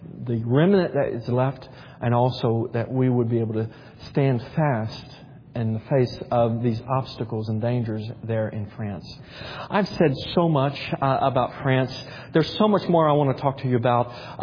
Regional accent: United States; And I'm an American. I'm through and through American. I bleed red, white, and blue.

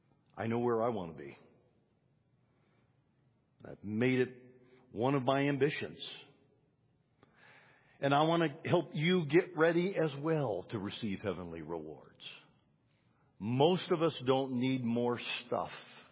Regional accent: Michigan, United States; I come from Michigan. I lived in Detroit. I like cars.

